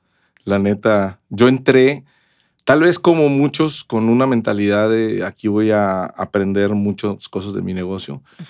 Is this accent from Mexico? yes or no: yes; Tampico, Tamaulipas, Mexico; born there; nací en Tampico, Tamaulipas, en 1971, o sea, ya tengo 52 años